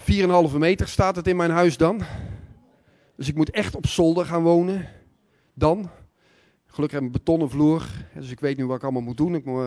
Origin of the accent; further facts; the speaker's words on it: Breda, North Brabant, Netherlands; now in Dordrecht, Netherlands; Ik niet natuurlijk, want ik kom oorspronkelijk uit Breda.